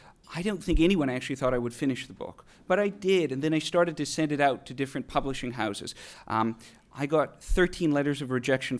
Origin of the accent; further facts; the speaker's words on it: Winnipeg, Manitoba, Canada; I grew up in Winnipeg, which is smack dab in the middle of Canada. It's a city roughly the size of Indianapolis. I went to medical school there.